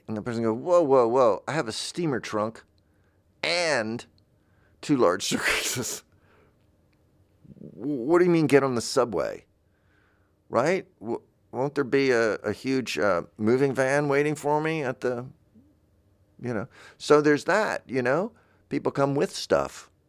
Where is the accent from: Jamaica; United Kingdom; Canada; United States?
United States; the South; You know, I'm from the South, but she was not.